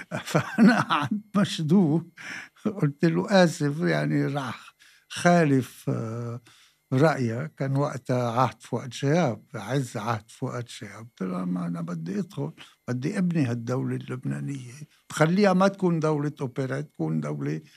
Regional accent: Alexandria, Alexandria Governorate, Egypt; born there; أنا ولدت بمصر بالإسكندرية، هو الوالد شرط زواجه من أمي كان أنه ينتقل للإسكندرية

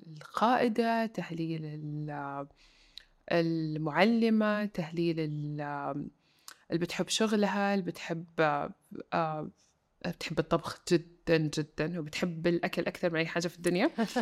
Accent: Sudan; also born or lived in Saudi Arabia; يعني أنا عايشة برا، مولودة في السعودية، الوحيدة بتتكلم في الدفعة إنجليزي

